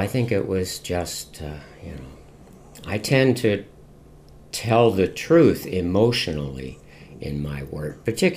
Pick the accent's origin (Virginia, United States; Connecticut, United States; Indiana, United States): Virginia, United States; No, I didn't. I grew up in Fairfax County, Virginia.